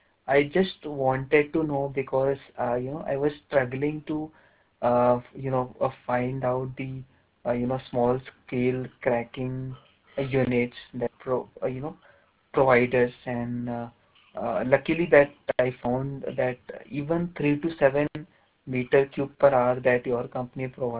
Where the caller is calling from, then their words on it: India; English is a second language; I am calling from India.